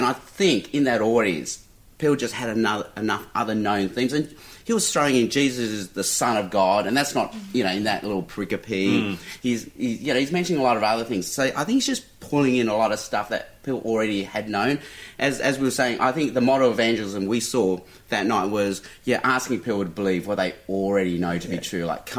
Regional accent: Adelaide, South Australia, Australia; I grew up in Baptist churches. Yeah, and that still happens. What I saw on Sunday night is exactly how evangelism was done when I went to Baptist church in Adelaide in the 1970s

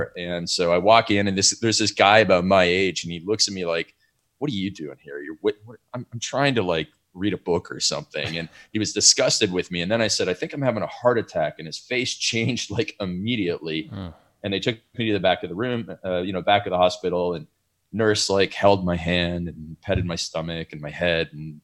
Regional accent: Canada; if you start all the way back when I was in high school, I grew up in Canada.

